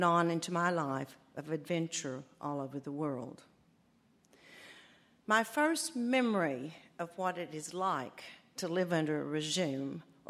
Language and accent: English; United States; born there; I was born in the States, but I hold dual citizenship, and my travels have been varied and broad.